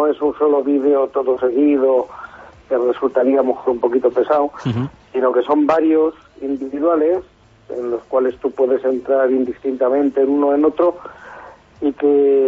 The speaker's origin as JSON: {"language": "Spanish", "region": "Castile and León", "country": "Spain", "said": "somos castellanos"}